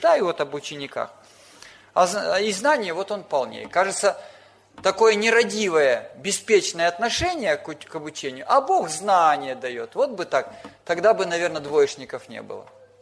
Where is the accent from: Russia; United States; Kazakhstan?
Kazakhstan; можно сказать, я с Урала, если по объединениям судить, вообще с Казахстана.